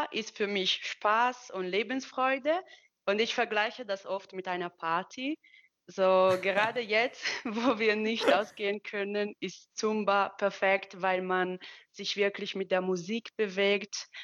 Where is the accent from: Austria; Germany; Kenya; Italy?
Italy; ich komme aus Italien.